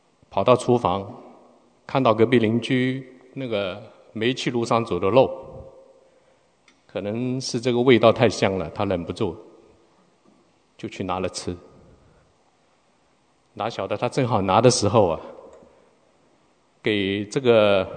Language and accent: Chinese; China; 那如果在座的跟我一样差不多年龄在中国长大的话